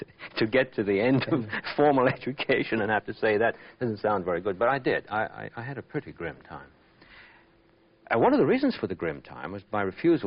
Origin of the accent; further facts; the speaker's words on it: England, United Kingdom; now in United States; When I was very small, growing up in England, I was put to school rather earlier than many American children put to school.